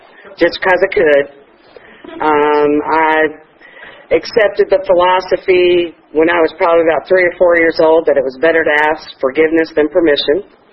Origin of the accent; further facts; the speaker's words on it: Atlanta, Georgia, United States; I'm from Atlanta. Grew up here. Grew up in Buckhead and Dunwoody. So, I'm a spoiled, privileged brat.